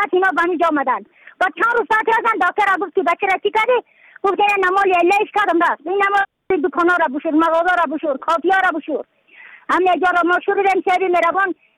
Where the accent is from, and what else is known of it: Yaftal, Badakhshan, Afghanistan